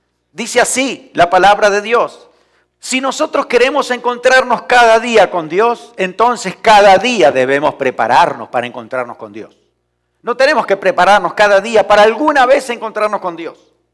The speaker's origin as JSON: {"language": "Spanish", "town": "Pehuajó", "region": "Buenos Aires Province", "country": "Argentina", "tie": "born or raised there", "said": "yo tenía que viajar a mi pueblo, a Pehuajó"}